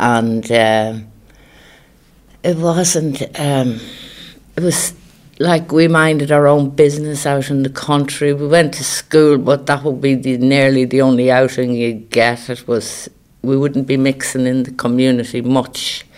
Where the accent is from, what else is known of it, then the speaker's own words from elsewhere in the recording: Killeshandra, County Cavan, Ireland; I was born and reared in Killeshandra, in the address you have here.